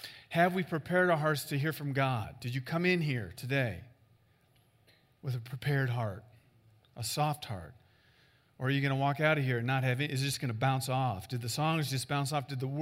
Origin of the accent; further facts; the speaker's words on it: Iowa, United States; You know, I grew up in Iowa where the dirt is rich and black and fruitful. Everything grows. This is what I grew up with.